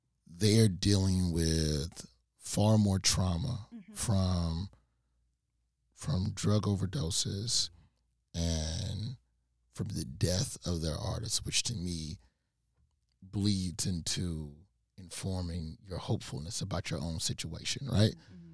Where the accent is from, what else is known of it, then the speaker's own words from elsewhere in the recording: the South, United States; As a Southerner, I have to choose